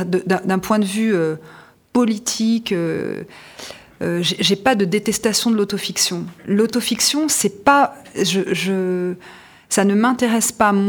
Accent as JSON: {"language": "French", "town": "Le Havre", "region": "Normandy", "country": "France", "tie": "born or raised there", "also_born_or_lived": "Toulon", "said": "Le fait que j'ai passé 18 ans au Havre, je suis née à Toulon. Je veux dire, la mer est un espace extrêmement important chez moi, y compris symboliquement, parce que je suis d'une famille où les hommes étaient marins au long cours."}